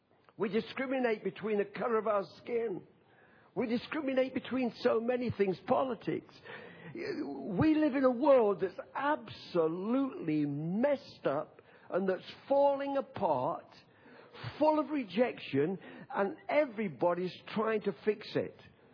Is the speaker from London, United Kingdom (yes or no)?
no; Nottingham, East Midlands, United Kingdom; I come from Nottingham, which is not too far from Birmingham.